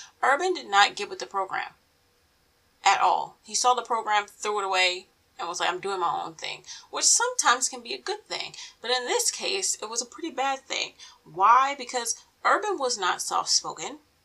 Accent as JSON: {"language": "English", "town": "Baltimore", "region": "Maryland", "country": "United States", "tie": "born there", "said": "So for me, I was born in Baltimore, and downtown is the Archdiocese of Baltimore"}